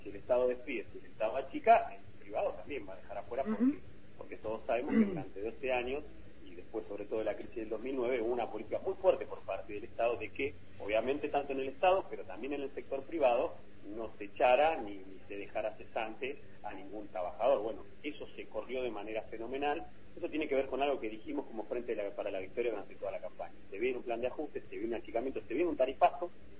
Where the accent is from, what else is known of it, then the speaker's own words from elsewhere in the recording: Argentina; esto como argentinos ya lo vivimos y nos costó muy caro